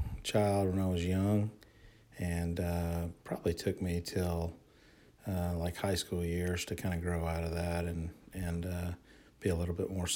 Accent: Huntsville, Alabama, United States; Yeah, I grew up in Huntsville, Alabama

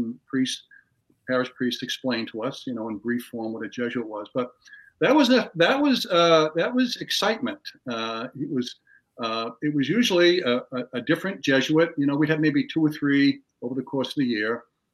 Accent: Westbrook, Maine, United States; I grew up in Westbrook, Maine. Born in 1954. I grew up in a blue-collar neighborhood. My mother and my father both worked at the paper mill most of their adult lives.

